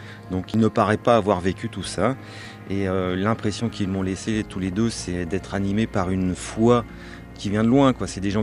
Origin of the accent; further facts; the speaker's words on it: Yangon, Yangon Region, Myanmar; Moi, je suis originaire de Rangoon, la capitale.